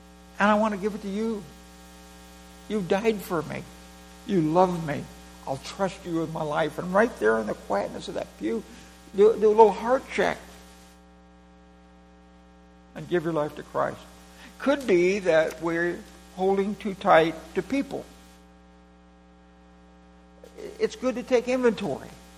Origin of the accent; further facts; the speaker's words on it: Syria; I visit a house and I tell them I'm from Syria, Muslim background, and I believe in Jesus.